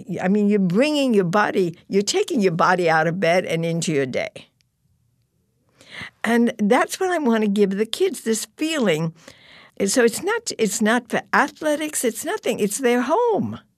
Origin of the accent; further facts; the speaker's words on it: San Diego, California, United States; I come from San Diego.